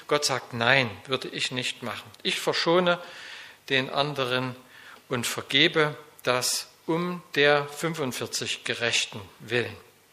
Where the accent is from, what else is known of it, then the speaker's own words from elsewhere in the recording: Zwickau, Saxony, Germany; Also ich komme ja aus Zwickau.